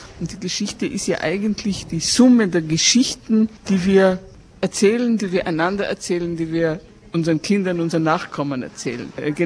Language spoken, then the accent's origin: German; Austria; Auf der anderen Seite bei uns in Österreich ist der Hussitensturm immer noch in Erinnerung als etwas Schreckliches.